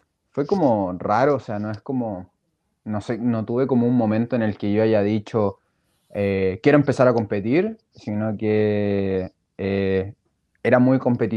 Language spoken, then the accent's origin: Spanish; Chile; tengo 22 años, soy de Chile